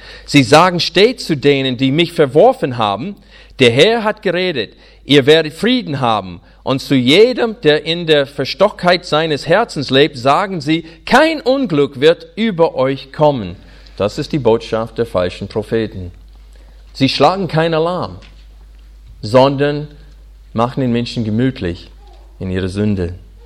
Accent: United States; German is a second language; now in Germany; Als Amerikaner war es für mich sehr überraschend, als ich nach Deutschland kam

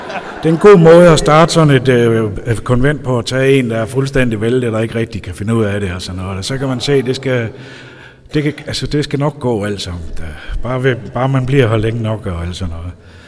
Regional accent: Aarhus, Central Denmark Region, Denmark; born there; Men jeg er født i Aarhus

